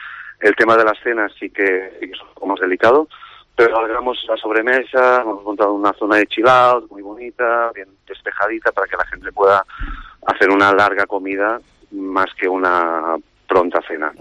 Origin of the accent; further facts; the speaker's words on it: Lleida, Catalonia, Spain; los que somos de Lleida, hemos ido para Barcelona